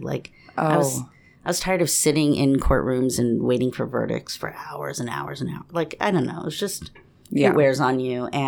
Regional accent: San Diego, California, United States; also born or lived in Boston / New York City; now in Ohio, United States; I mean, I grew up in San Diego. Yeah, I grew up in San Diego. I went to school in Boston, lived in New York City.

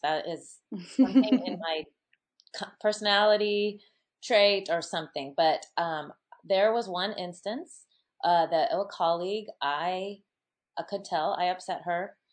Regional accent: Midwest, United States; We're both from the Midwest.

